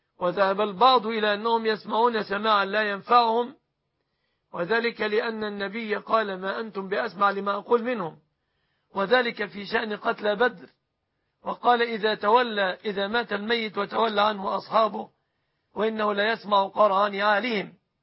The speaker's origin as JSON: {"language": "Arabic", "country": "Egypt", "said": "أسأل الله أن يحفظ بلادنا مصر"}